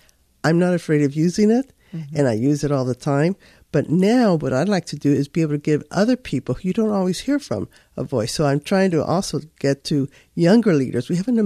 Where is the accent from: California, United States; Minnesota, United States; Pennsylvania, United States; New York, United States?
California, United States; Los Angeles; born there; Well, so I was born in East Los Angeles, and my parents were also born in California